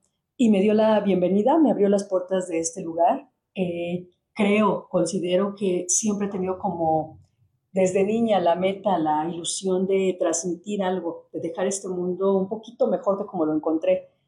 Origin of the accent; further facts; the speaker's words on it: Chimalhuacán, State of Mexico, Mexico; provengo de una familia de Chimalhuacán, muy de bajos recursos realmente. Mi papá de Hidalgo, mi mamá de Oaxaca, mi papá obrero.